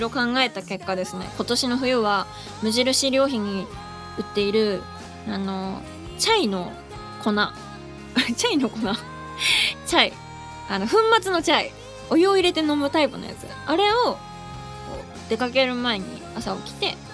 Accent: Aomori, Japan; 地元が青森なので雪国の皆さんのことを特に気にかけてしまうんですが

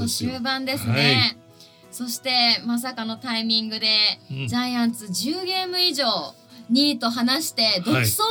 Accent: Tokyo, Japan; 私東京出身なので、東京大会予選はいつもチェックしてるんですけども

